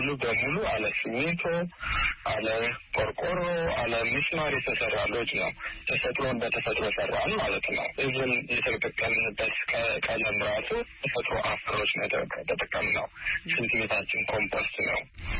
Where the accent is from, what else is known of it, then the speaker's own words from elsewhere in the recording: Addis Ababa, Ethiopia; also born or lived in Dega Damot, West Gojjam; የተወለድኩት እንደ ማንኛውም የአስፋልት ልጅ ቦታ ውስጥ ነው የተወለድኩ። ደብረ ማርቆስ ወደ 80 ኪሎ ሜትር ይገባል። ምዕራብ ጎጃም ደጋዳሞት ወረዳ ነው የተወለድኩትኝ። ጣመ ጊዮርጊስ የሚባል ቤተክርስቲያን አለ እዛ አካባቢ። በስምንት አመቴ ወደ አዲስ አበባ ወንድሞች አመጡኝ የተሻለ ትምህርት እንድማር